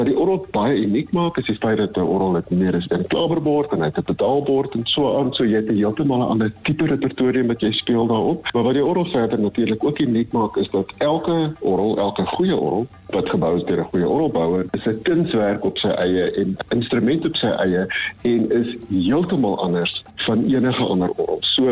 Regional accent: Bloemfontein, Free State, South Africa; moved away; Ek bly nie op die oomblik in Suid-Afrika nie, maar ek kom van Bloemfontein af en ek het gestudeer in die Vrystaatse Universiteit.

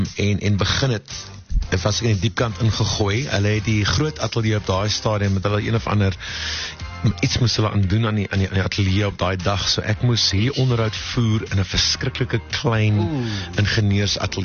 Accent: Port Elizabeth, Eastern Cape, South Africa; ek kom van 'n baie, baie nederige achtergrond af. Ek het groot geword in Port Elizabeth, aan die begin in 'n area wat jy op carte blanche sal sien.

